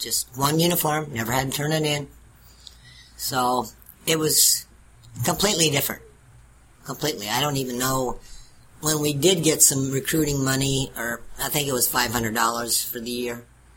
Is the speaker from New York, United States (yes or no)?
no; Iowa, United States; I'm from Iowa. I didn't even know what a taco was.